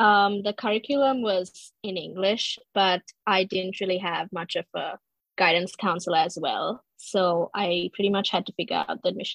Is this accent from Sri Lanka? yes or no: yes; Sri Lanka; now in United States; So as you know, I'm from Sri Lanka, which is approximately more than 8,000 miles away from here.